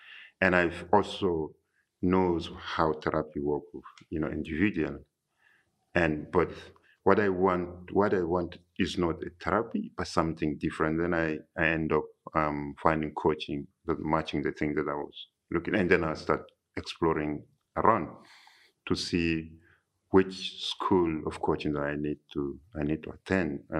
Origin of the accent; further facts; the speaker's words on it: Chad; moved away; And I'm originally from Chad, and you know, I came here almost 15 years now.